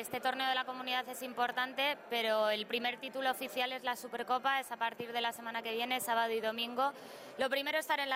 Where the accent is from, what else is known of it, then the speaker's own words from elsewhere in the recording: Madrid, Community of Madrid, Spain; para los que somos de aquí de Madrid